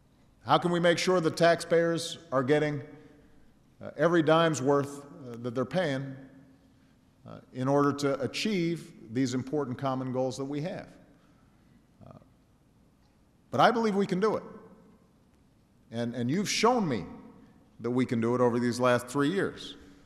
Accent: Chicago, Illinois, United States; In my hometown, the Chicago River, you probably could not find anything alive in there 4 decades ago.

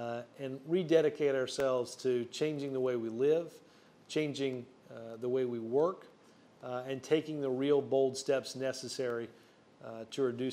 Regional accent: Alabama, United States; I was raised in Alabama.

